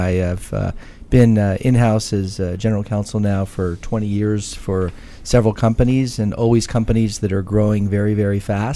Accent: Washington, District of Columbia, United States; I grew up on Capitol Hill, so native Washingtonian.

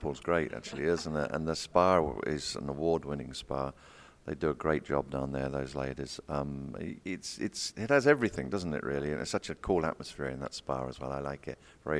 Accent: Bedford, East of England, United Kingdom; I'm originally from Bedford, just outside London.

